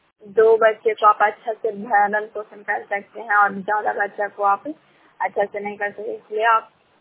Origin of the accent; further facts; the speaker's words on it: Santan, Bihar, India; ग्राम संतान प्रखंड करापटका, जिला नालंदा के निवासी हूँ।